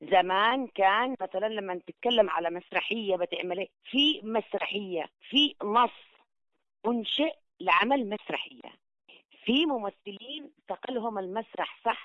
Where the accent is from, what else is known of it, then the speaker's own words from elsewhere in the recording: Taiz Governorate, Yemen; accent: Taizi; ما انا عاده افتخر بلهجتي التعزيه الامانه، حتى وانا خارج اليمن